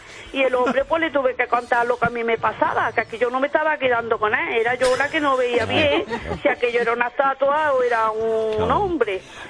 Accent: Córdoba, Andalusia, Spain; Soy de Córdoba, ¿sabes?

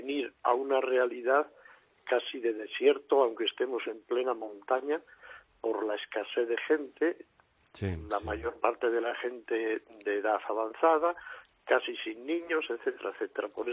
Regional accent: Castile and León, Spain; aquí en mi tierra del norte de Palencia, donde con otro compañero atendemos 40 pueblos, el centro es Cervera de Pisuerga

